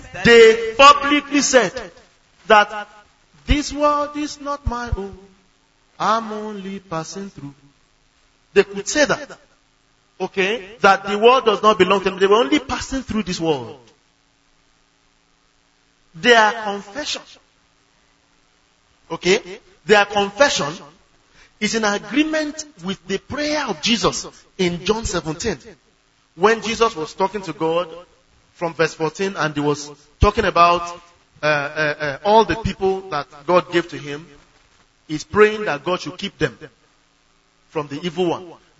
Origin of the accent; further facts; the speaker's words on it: Ogun, Nigeria; I came from Ogun State.